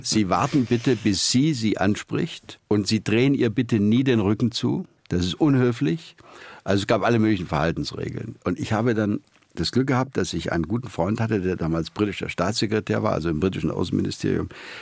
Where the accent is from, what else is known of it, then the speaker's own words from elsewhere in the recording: Baden-Württemberg, Germany; Ich stamme ja aus Süddeutschland, bin in der Nähe von Schwarzwald und Schwäbischer Alb aufgewachsen.